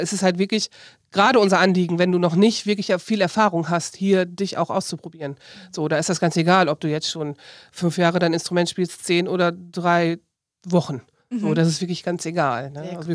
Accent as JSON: {"language": "German", "town": "Osnabrück", "region": "Lower Saxony", "country": "Germany", "also_born_or_lived": "Leipzig / Enschede", "said": "Ich habe vorher in Leipzig gewohnt, ich komme aus Osnabrück, habe in Enschede dann nochmal studiert und wollte hier eigentlich nur wohnen und dann wieder gehen."}